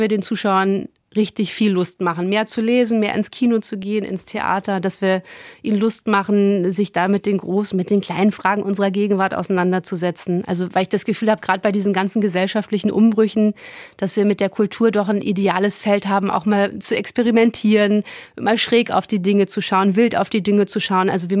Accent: Peine, Lower Saxony, Germany; zwischen Peine, wo ich herkomme, und Mainz.

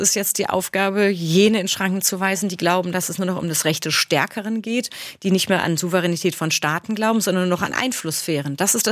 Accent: Neuenburg am Rhein, Baden-Württemberg, Germany; Ich komme aus der Grenzregion, aus Neuenburg am Rhein. Eine Region, die häufiger gewechselt hat zwischen Deutschland und Frankreich

